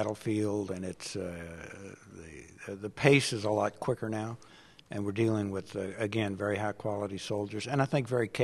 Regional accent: Kentucky, United States; And I'm from Kentucky, and we struggle with English.

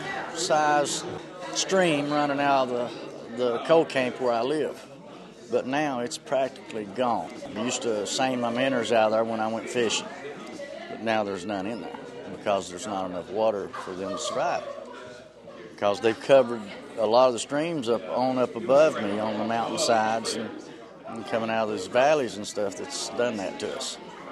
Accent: Appalachia, Virginia, United States; We're from Appalachia, Virginia, believe it or not. The name, the town of Appalachia, so.

